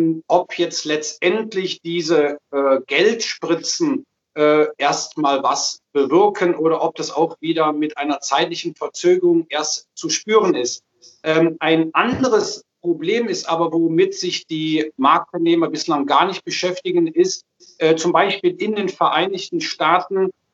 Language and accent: German; Germany; Wir als Deutsche profitieren natürlich, wenn der Wirtschaftsmotor wieder brummt.